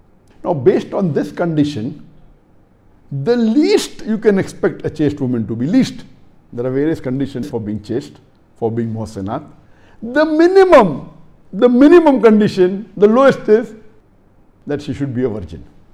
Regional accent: Mumbai, Maharashtra, India; And I was born in Bombay, I lived my life in Bombay, I passed my medical college in Bombay.

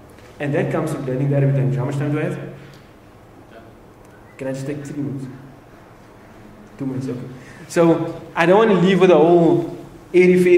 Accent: Cape Town, Western Cape, South Africa; I come from Cape Town, and so I know the scenario and the environment there.

